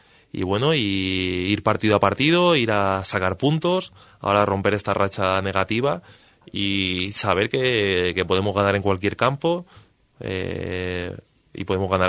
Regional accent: Alicante, Valencian Community, Spain; Desde pequeño soy también herculano, ¿sabes? Uh-huh. soy alicantino, entonces claro, es el equipo de mi ciudad

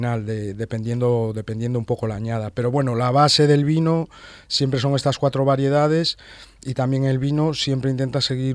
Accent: Galicia, Spain; Yo que soy gallego, por ejemplo, en Galicia

